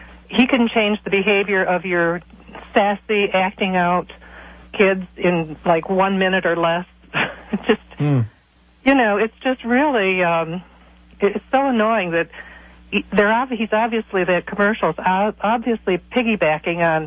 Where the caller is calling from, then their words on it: Berkeley, California, United States; I'm calling from Berkeley.